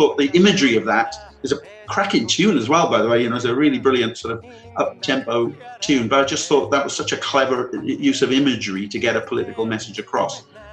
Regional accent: Cwmbran, Wales, United Kingdom; as a kid growing up in Cumbran, playing the guitar, 13 years old, hearing what happened to a folk singer being brutally murdered

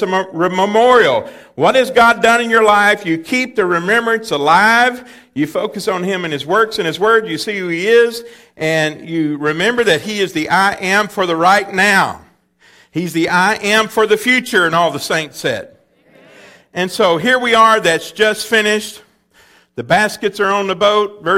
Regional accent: Texas, United States; as I was growing up in East Texas, I would go up to hear the old-timers sitting on the porch out front

